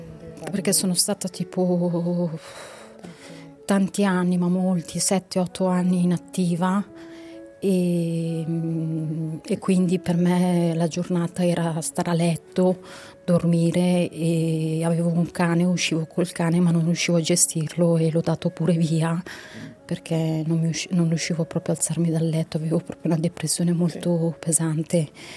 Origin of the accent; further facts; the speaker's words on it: Turkey; now in Italy; Io sono di origine turca, dico turca ma sono curda, sono del Kurdistan, della Turchia, e sono qua da 30 anni.